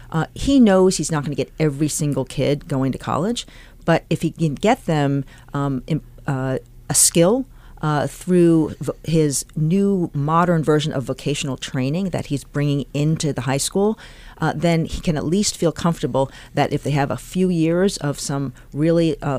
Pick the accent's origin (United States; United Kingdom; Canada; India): United States; Manhattan, New York; Oh, I grew up in Manhattan, so the farthest from Yamhill.